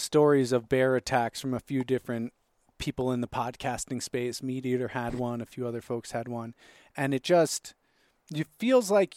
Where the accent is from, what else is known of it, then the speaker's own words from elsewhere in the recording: Long Island, New York, United States; I am from Long Island, New York. There is no wilderness out there.